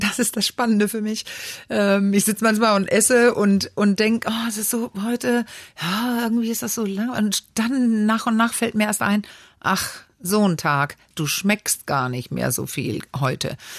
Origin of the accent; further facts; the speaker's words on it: Denmark; also ich bin ja Dänin, Dänisch.